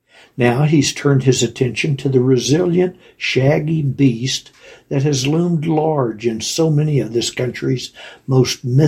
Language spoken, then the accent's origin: English; Texas, United States; Growing up in Texas, we ate a lot of casseroles.